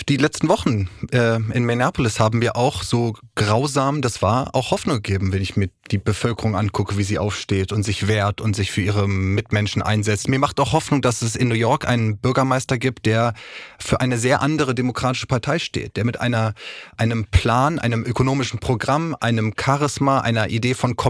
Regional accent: Berlin, Germany; born there; Ja, ich bin ja als gebürtiger Berliner

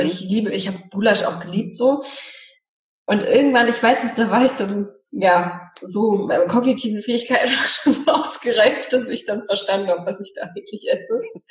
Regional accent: Poland; Ich bin ja auch Polin

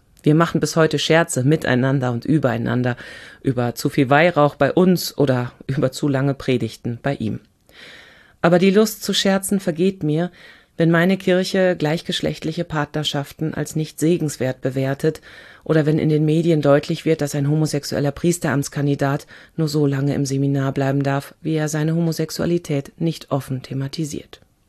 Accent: Germany; born or raised there

